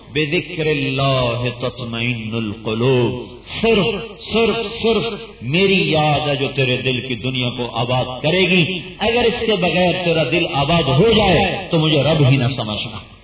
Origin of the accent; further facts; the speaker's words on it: Khanewal, Punjab, Pakistan; میرا ضلع خانے والا ہے، وہاں میرا گاؤں ہے،